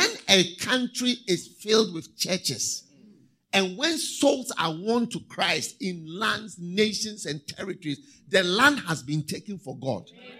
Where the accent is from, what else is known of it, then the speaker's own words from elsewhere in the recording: Ghana; I'm not a Canadian, so I don't know what you say. A fridge was a special thing. Yes, a fridge was the special thing. In Ghana, I'm talking of Ghana.